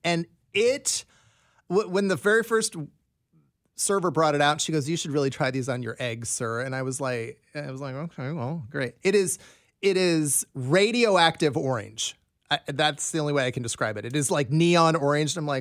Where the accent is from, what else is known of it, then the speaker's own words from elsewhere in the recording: Scotland, United Kingdom; Well, I am I'm Scottish